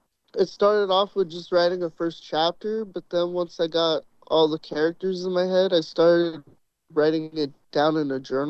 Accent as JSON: {"language": "English", "town": "Oceanside", "region": "California", "country": "United States", "moved": "yes", "lives_now": "Arizona, United States", "said": "I'm originally from Oceanside, California. I was born on a military base because my dad was stationed in Camp Pendleton in California."}